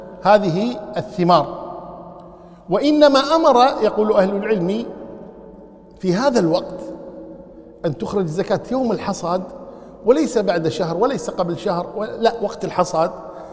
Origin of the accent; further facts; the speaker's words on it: Kuwait; يعني الآن مثلا الآن عندنا في الكويت مثلا وقت النخيل يكون في الشهر السادس